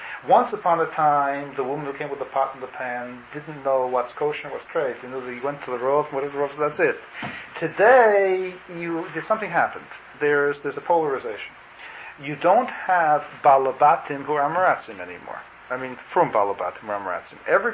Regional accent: Canada; I'm a Canadian.

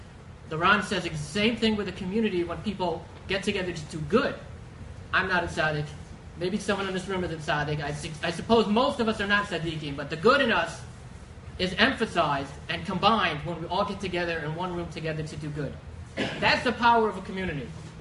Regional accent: United States; I grew up near the George Washington Bridge

